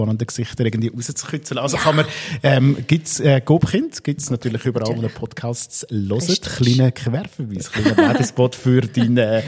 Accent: Baden, Aargau, Switzerland; Und darum weiss man natürlich so als Badener

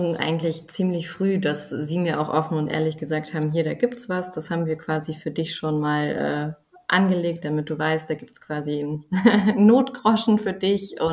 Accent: Cologne, North Rhine-Westphalia, Germany; Ich komme aus Köln, bin 31 Jahre alt.

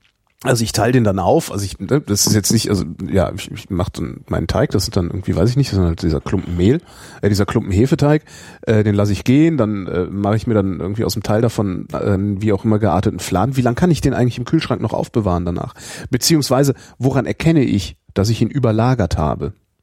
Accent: Cologne, North Rhine-Westphalia, Germany; ich bin Kölner.

